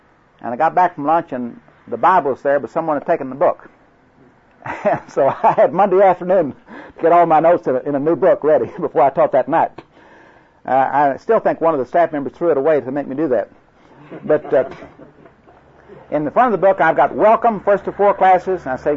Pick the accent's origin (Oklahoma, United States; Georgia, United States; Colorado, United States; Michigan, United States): Oklahoma, United States; accent: Oklahoma; I apologize for my Oklahoma accent.